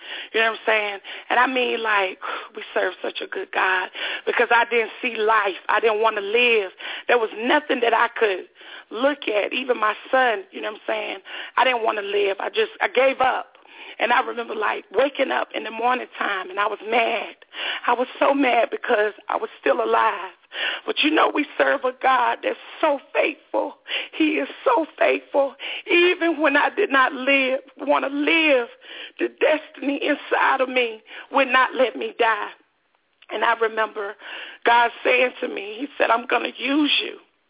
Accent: Enfield, North Carolina, United States; now in Raleigh, United States; I'm from North Carolina. I stay in Raleigh right now. I'm originally from a town called Enfield, North Carolina.

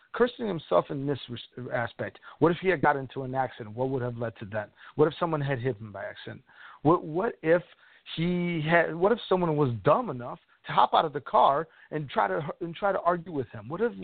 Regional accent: Chicago, Illinois, United States; I'm from Chicago. I know those West Side dopes houses.

